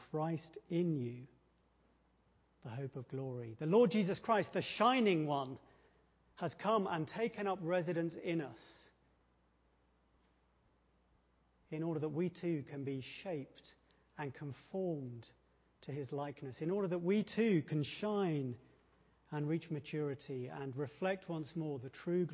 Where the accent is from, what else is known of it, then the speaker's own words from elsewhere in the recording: England, United Kingdom; there are some embarrassing lacks in my knowledge of my home country. I have never been to Westminster Abbey, for example, even though I've lived fairly close to it for a number of years.